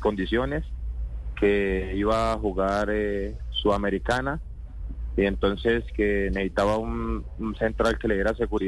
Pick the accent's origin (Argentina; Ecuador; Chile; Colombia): Colombia; Tolima; No, yo soy tolimense.